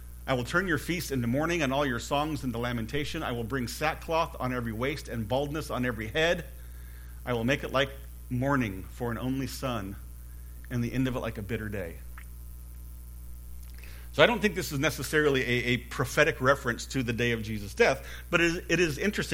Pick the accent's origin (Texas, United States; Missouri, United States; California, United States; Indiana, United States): California, United States; Bakersfield; It reminded me of when we were growing up in Bakersfield years ago, I think it was 76 or 77, we experienced this massive wind and dust storm in Bakersfield.